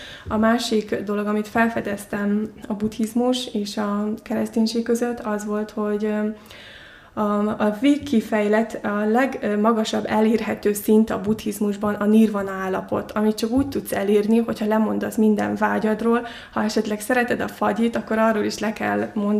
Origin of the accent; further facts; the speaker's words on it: Mongolia; Hungarian is a second language; now in Hungary; Mongóliából származom, és Mongóliában a buddhizmusnak a lámanizmus irányzatát követik, és én is egy ilyen buddhista családban nőttem föl.